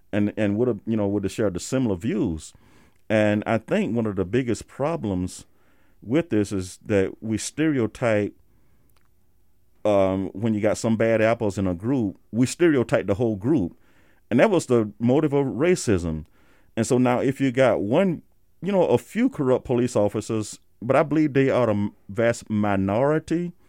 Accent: the South, United States; And me growing up in the South

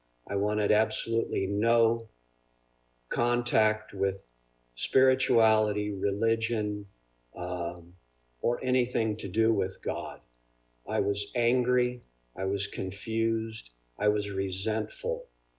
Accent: California, United States; I grew up in Santa Cruz County. So whether it was watching sunsets at the beach or hiking in the Santa Cruz Mountains or going skiing up in Tahoe

